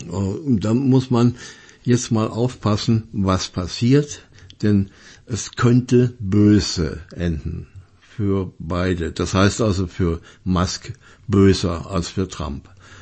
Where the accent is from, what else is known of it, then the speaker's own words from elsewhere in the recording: Germany; Ich bin Deutscher.